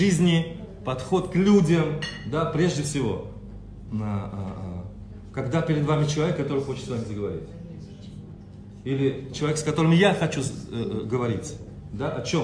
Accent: Russia; я вообще, я из России, я родился в России

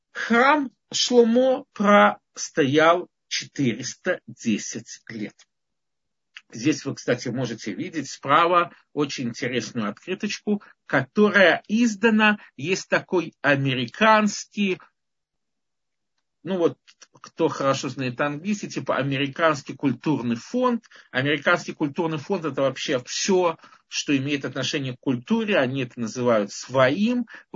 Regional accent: Belarus; я сам с Белоруссии, но не только

